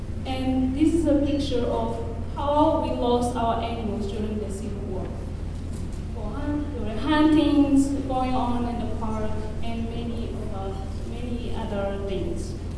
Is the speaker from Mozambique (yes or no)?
yes; Mozambique; I am from Mozambique, one of the 54 nations of Africa continent, located in the southeast coastline of Indian Ocean.